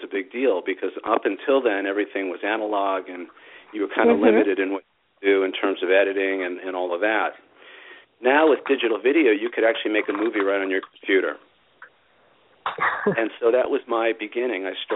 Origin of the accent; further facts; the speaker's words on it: New York City, New York, United States; moved away as an adult; my story is I grew up in New York City, Queens, Long Island, you know, typical kid from New York